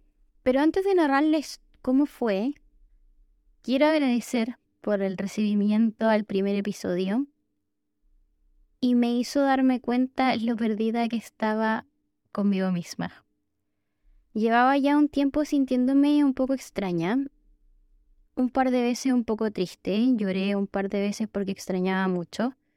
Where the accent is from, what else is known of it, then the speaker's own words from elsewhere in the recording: Chile; como buena chilena